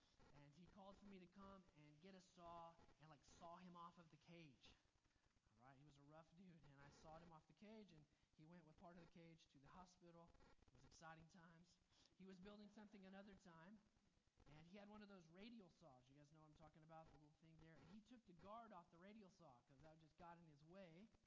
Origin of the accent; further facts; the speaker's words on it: Oklahoma, United States; I'm from Oklahoma, a landlocked place, but we have lots of lakes and streams and all of that fun stuff.